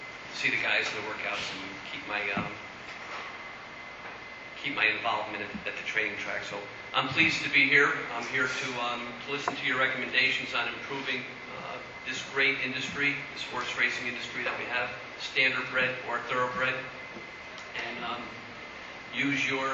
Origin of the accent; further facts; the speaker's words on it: Saratoga, New York, United States; I grew up around Saratoga, so I spent most of my life going up to the racetrack with my dad and then later on with my friends.